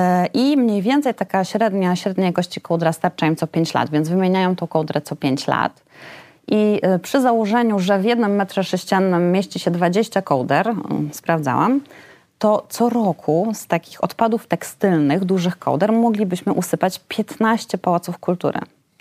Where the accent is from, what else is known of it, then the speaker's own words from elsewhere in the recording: Warsaw, Masovian Voivodeship, Poland; Ja jestem z kolei warszawianką od pokoleń i u mnie nigdy tego tematu nie było.